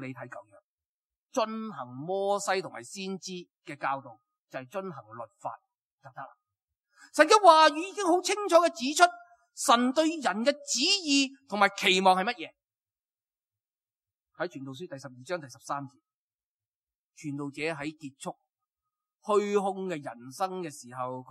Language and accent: Cantonese; China; 因为我哋中国人都系农民嘅特色只系睇眼前嘅利益